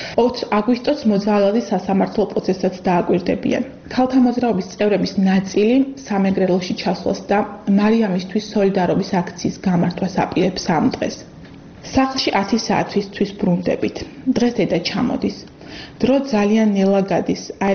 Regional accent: Akhmeta, Kakheti, Georgia; born or raised there

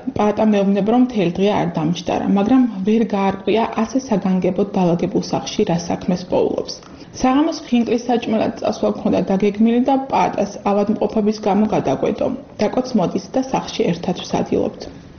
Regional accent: Akhmeta, Kakheti, Georgia; born or raised there

